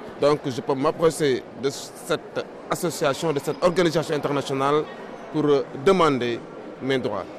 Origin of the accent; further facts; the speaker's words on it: Senegal; now in Italy; Je suis parti du Sénégal. J'ai fait la Gambie, j'ai pris le bateau en Gambie et je suis venu directement en Italie.